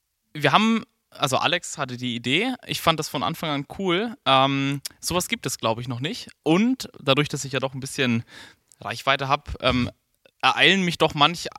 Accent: Southern Germany, Germany; now in Hamburg, Germany; Ich komme aus Hamburg. Wie man unschwer hört, bin ich ursprünglich aus dem Süden des Landes.

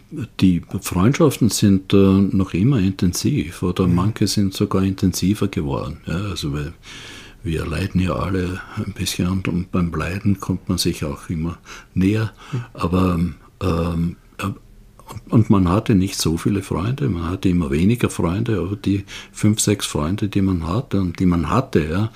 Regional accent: Austria; also born or lived in United States; Ich bin ja Österreicher und Amerikaner

